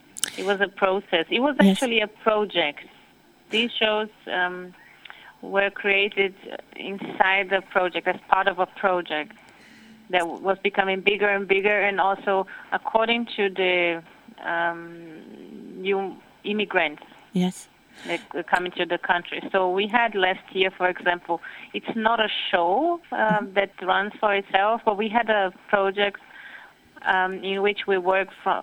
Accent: Brazil; English is a second language; now in Switzerland; I am from Brazil. I've been living in Switzerland for 10 years now.

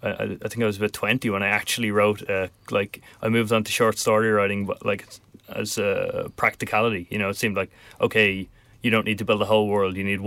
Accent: Ballybrack, Leinster, Ireland; I'm from out in Ballybrack, although my mum, as I was telling earlier, comes from nearby in Coolock.

